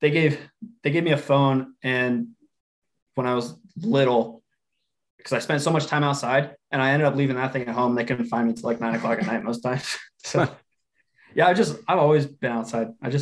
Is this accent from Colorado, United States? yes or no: no; San Luis Obispo, California, United States; So I'm from San Luis Obispo, where she went to school. So San Luis Obispo, California. I grew up racing dirt bikes from like my third birthday.